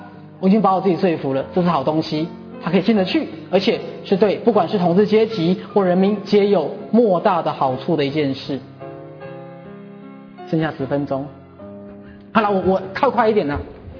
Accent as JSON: {"language": "Chinese", "country": "China", "said": "我们中国人过农历年，讲农历年好了"}